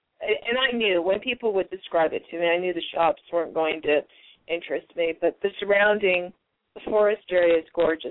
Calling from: Arizona, United States; I'm calling from the Cactus State, Arizona.

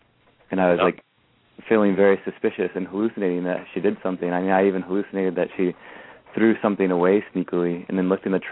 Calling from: Attica, Michigan, United States; I'm calling from Attica, Michigan, and I'm the client that Rex was referring to.

